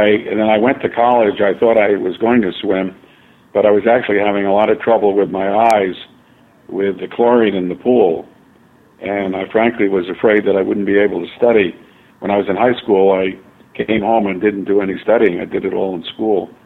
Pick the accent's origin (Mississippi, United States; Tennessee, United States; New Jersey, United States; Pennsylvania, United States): New Jersey, United States; Newark; born there; I was born in Newark, New Jersey, February 22nd